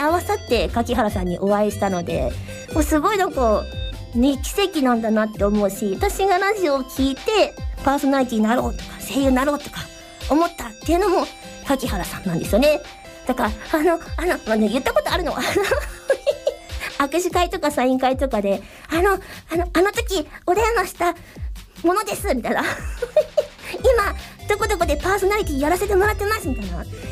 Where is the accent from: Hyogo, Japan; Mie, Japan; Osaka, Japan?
Mie, Japan; 私三重県出身という風に言ったんですけど、